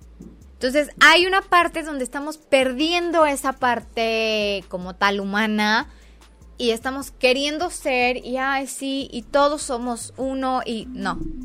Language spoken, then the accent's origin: Spanish; Mexico; una muy mala educación que tenemos como mexicanos